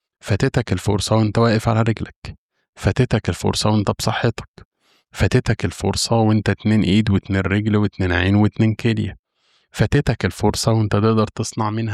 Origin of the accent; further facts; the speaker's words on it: Egypt; بيقولوا عندنا في مصر مش مغسل وضامن جنة